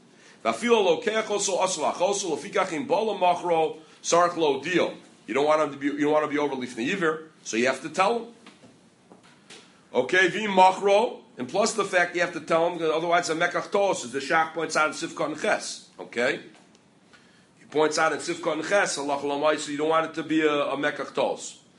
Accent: Midwest, United States; But I don't know, maybe because I'm from the Midwest, I don't know about East.

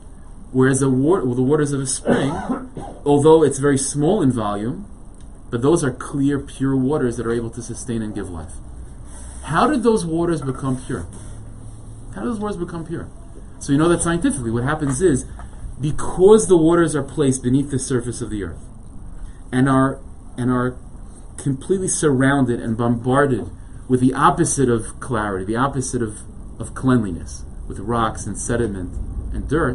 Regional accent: New York, United States; And I was telling him, I'm from New York.

